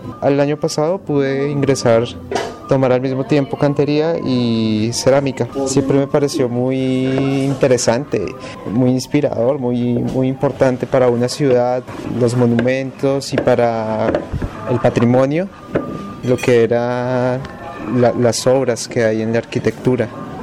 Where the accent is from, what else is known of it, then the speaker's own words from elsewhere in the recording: Bogotá, Colombia; yo vengo de Bogotá. Estoy aquí pues, en el taller de oficios de Barichara desde hace 2 años y medio